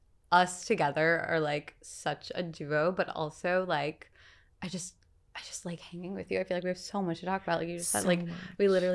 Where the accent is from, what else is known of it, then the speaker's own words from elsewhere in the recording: Michigan, United States; I grew up in Michigan. So like, I'm from the Midwest, you know, it was like meatloaf.